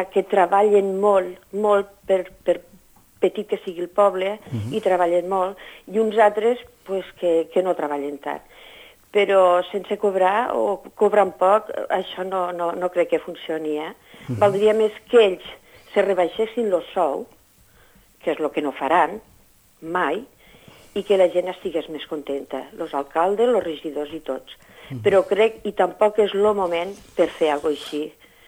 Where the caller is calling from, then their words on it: Móra d'Ebre, Catalonia, Spain; Hola, bon dia … de Móra d'Ebre.